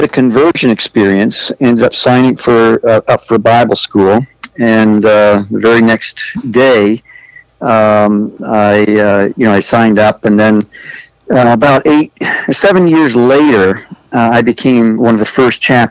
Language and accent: English; Alberta, Canada; I'd left home when I was 17. I grew up in Alberta, Canada.